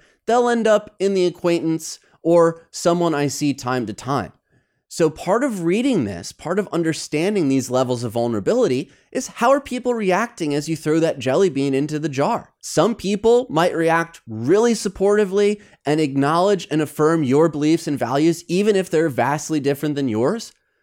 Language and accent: English; Midwest, United States; Growing up in the Midwest, I love sarcasm.